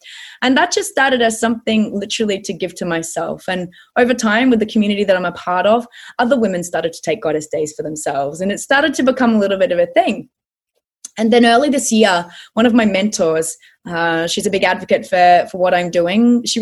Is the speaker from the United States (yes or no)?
no; Australia; Well, I'm Australian, mate, through and through. So I live in sunny Queensland in Australia